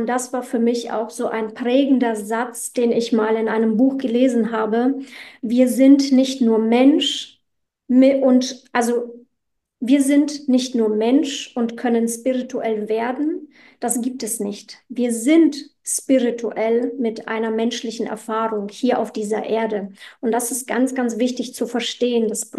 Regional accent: Poland; ich komme jetzt aus Polen, meine Eltern haben polnische Wurzeln, ich natürlich dann auch. Und ja, es ist halt, da wirst du sehr, sehr christlich aufgezogen.

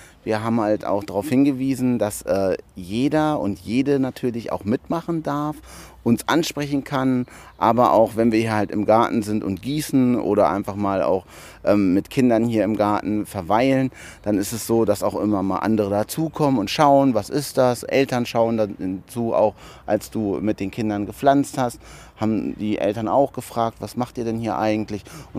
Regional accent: Hanover, Lower Saxony, Germany; ich bin hier in Hannover aufgewachsen in der Stadt und hatte halt auch nicht so immer den Zugang zum grünen, zu grünen Flächen

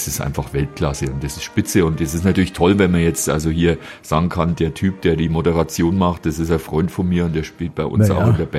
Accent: Selb, Bavaria, Germany; So, und für alle, die eben nicht aus Selb kommen und nicht aus dem Egerländer Kulturraum kommen.

